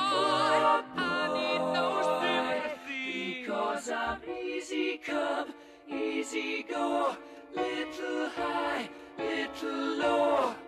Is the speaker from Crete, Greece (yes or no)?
no; Thessaloniki, Central Macedonia, Greece; Μεγάλωσα στη Θεσσαλονίκη, σε ένα σπίτι με έντονες μυρωδιές από τις μεγάλες ιστορίες των ανθρώπων του.